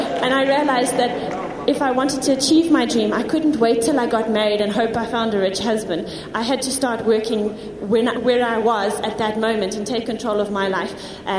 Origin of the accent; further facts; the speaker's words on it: Grahamstown, Eastern Cape, South Africa; and I come from Grahamstown in the Eastern Cape.